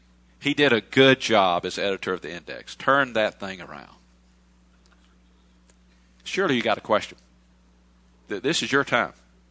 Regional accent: Atlanta, Georgia, United States; And I am very much indebted to my home church pastor in Atlanta. I grew up in Second Apostolian Church in Atlanta.

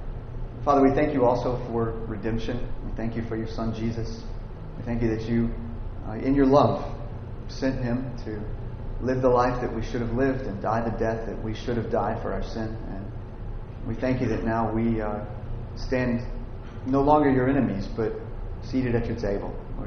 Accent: Texas, United States; now in Louisville, United States; I'm from Texas, I'm a member of Third Avenue Baptist Church in Louisville.

